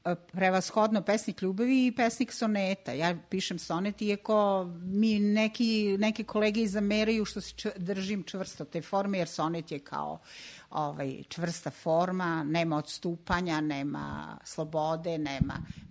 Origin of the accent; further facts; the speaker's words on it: Kozarska Dubica, Republika Srpska, Bosnia & Herzegovina; also born or lived in Banja Luka; Ja sam Hercegovka poreklom, ali su me roditelji doneli kad sam imala nekih 14 meseci u Bosansku Dubicu, sadašnju Kozarsku Dubicu. Tamo sam išla u osnovnu školu, u gimnaziju, a u Banja Luci sam završila pedagošku akademiju.